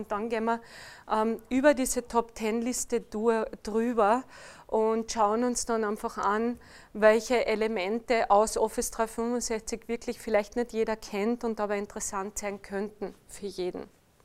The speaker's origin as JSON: {"language": "German", "country": "Austria", "said": "wie Sie wahrscheinlich hören an meinem Akzent, ich bin nicht aus Deutschland, ich bin aus Österreich."}